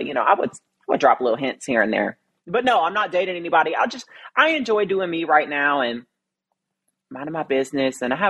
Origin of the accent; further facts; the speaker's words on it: the South, United States; also born or lived in Los Angeles; now in Nashville, United States; So I'm from the South. And I think like I moved to LA with, and don't get me wrong, like I loved LA.